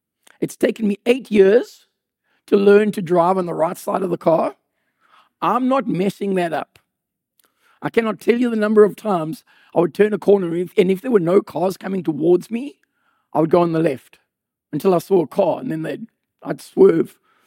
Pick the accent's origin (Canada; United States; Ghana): Canada; I'm a Canadian, I said. From Canada, visiting family.